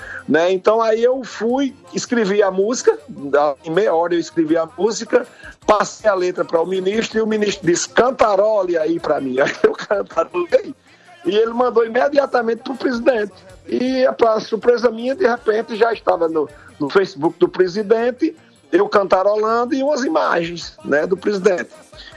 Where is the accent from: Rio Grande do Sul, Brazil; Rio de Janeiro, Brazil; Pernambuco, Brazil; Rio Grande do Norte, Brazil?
Rio Grande do Norte, Brazil; Jardim do Seridó; Eu sou dos dois estados. Eu digo assim, a Paraíba é minha mãe, o Rio Grande é o meu pai. Eu nasci em Campina Grande, mas fui criado em Jardim do Seridó. Portanto, nasci numa Campina, me criei num jardim.